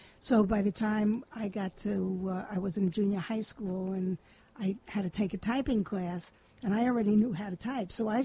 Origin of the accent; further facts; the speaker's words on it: Brooklyn, New York, United States; I grew up in Brooklyn, and so I went to public school. I went to PS8, and then I went to PS20, and then junior high school 117.